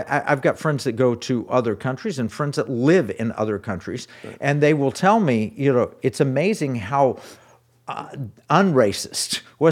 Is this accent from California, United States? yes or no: no; Tulsa, Oklahoma, United States; I grew up in Tulsa, Oklahoma. My grandparents